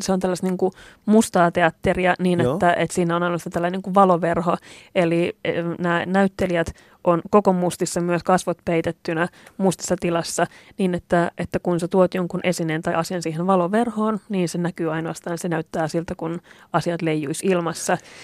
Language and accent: Finnish; Lahti, Päijät-Häme, Finland; mä oon kasvanut Lahdessa, siellä oli Hennalan vankileirit. Mä oon itse asiassa kotoisin alueelta, joka oli Metsäkangas, ja siellä oli Kärpäsen koulu. Mä oon käynyt ala-asteeni Kärpäsen koulussa